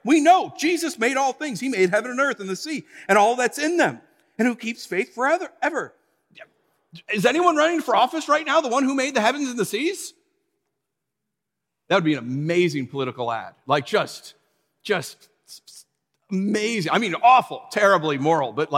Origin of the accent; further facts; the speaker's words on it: New York, United States; When I first moved to California as a New Yorker, I thought like, wow, I hate this place.